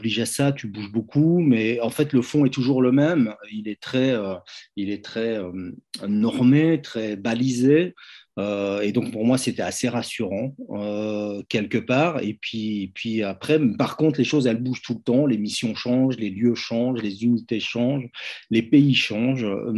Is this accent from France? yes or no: no; Herstal, Wallonia, Belgium; je suis né, j'ai passé mon enfance à Herstal